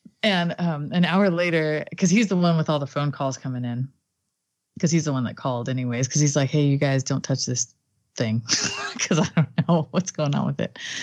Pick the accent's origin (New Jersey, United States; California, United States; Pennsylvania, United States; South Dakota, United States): California, United States; Fresno; I was like, I'm from Tower District, okay?